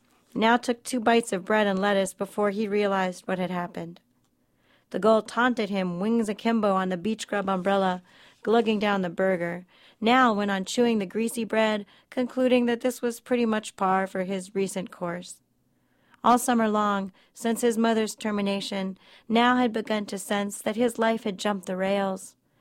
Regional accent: Miami, Florida, United States; that was a real ecological horror story for everybody, you know, growing up in Miami in the 80s.

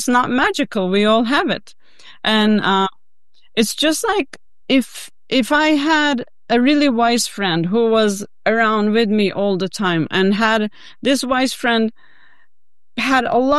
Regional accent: Turkey; English is a second language; growing up where I did in back home in my home country in Turkey, I was good in maths

